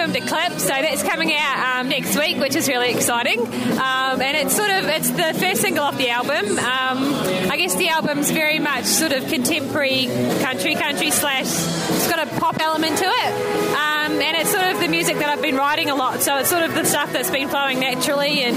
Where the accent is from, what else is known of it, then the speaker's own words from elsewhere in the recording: New Zealand; moved away; the last 2 years of my life, I moved from New Zealand myself